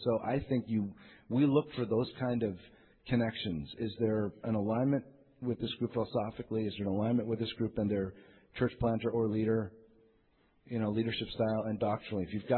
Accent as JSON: {"language": "English", "region": "Quebec", "country": "Canada", "tie": "born or raised there", "said": "I grew up in Quebec."}